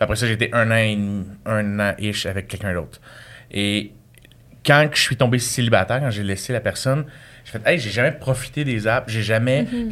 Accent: Repentigny, Quebec, Canada; Repentigny.

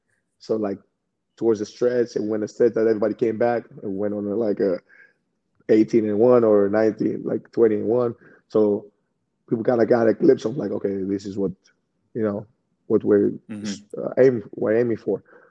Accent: Greece; we came from Greece, we came from another. We all, like, you know, we're brothers.

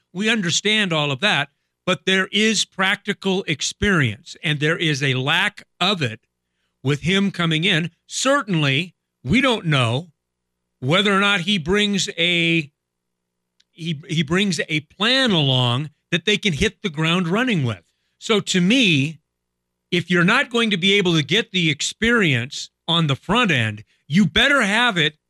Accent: Pacific Northwest, United States; And I grew up in the Pacific Northwest.

